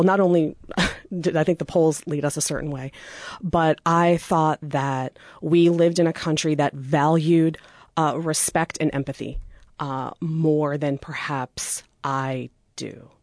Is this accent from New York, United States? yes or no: yes; New York, United States; moved away as an adult; I'm originally from Long Island, though I went to college at Hartwick and Oneonta. I really haven't lived on Long Island since I was 18.